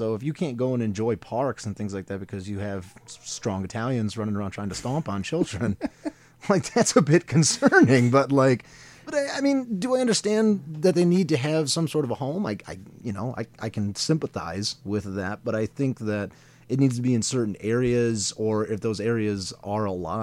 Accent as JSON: {"language": "English", "town": "Detroit", "region": "Michigan", "country": "United States", "tie": "born or raised there", "lives_now": "Denver, United States", "said": "Born and raised in Detroit area, so, I mean..."}